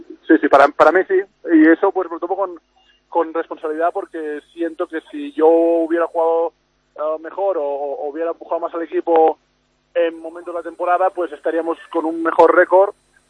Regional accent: Sant Boi de Llobregat, Catalonia, Spain; mi mujer es de San Boi también, yo soy de San Boi.

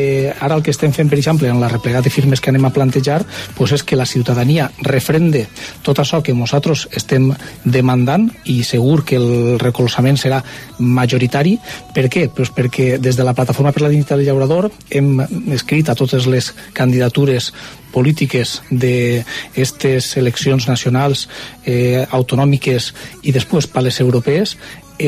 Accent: Valencian Community, Spain; el sentiment de l'agricultura i el del nostre patrimoni com a valencians com a punt de defensa

